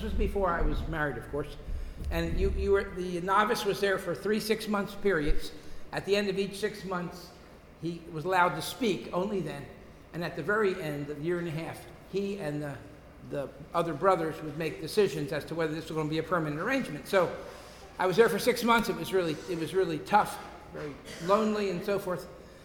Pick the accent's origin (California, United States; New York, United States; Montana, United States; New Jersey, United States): New Jersey, United States; I should say, although I'm a Southerner, that's Southern New Jersey, I really do.